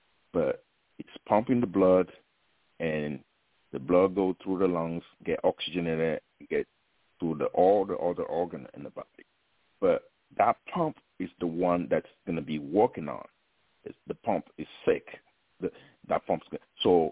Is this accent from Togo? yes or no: yes; Togo; now in United States; Growing up in West Africa, Togo, I have no idea there's anything called perfusion science.